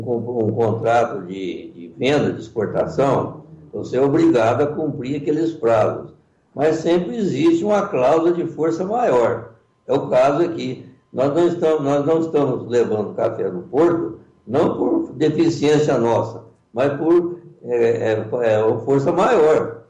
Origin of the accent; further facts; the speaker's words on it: Monte Santo de Minas, Minas Gerais, Brazil; eu sou de Monte Santo, né? Estou aqui em Guaspé.